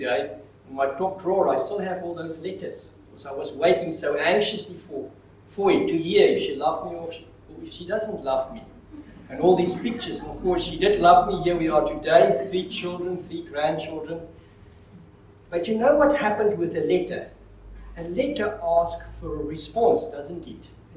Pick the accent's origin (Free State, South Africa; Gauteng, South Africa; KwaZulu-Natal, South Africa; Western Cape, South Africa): Free State, South Africa; Kroonstad; I'm coming from Kroonstad, studied in Bloemfontein.